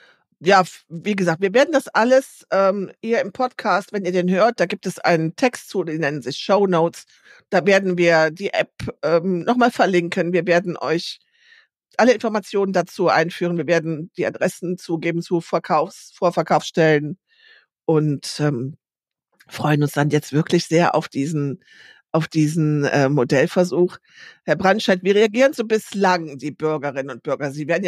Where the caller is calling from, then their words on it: Lower Saxony, Germany; wir haben hier bei uns in Ostfriesland, von wo aus ich zugeschaltet bin, die Nachteule.